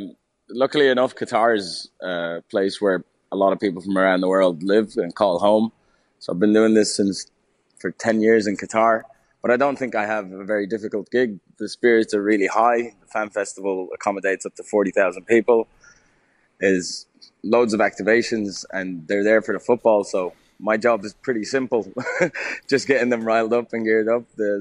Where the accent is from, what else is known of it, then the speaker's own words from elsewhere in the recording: Dublin, Leinster, Ireland; accent: Dublin; moved away as an adult; I grew up in Ireland. The formative adolescent years were in Dublin. It's kind of, the accent's kind of toned down a bit, being living here since 2011, but I think it's still, you can still hear it.